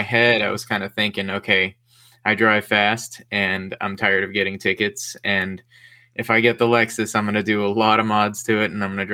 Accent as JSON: {"language": "English", "town": "Los Angeles", "region": "California", "country": "United States", "said": "I'm from Los Angeles."}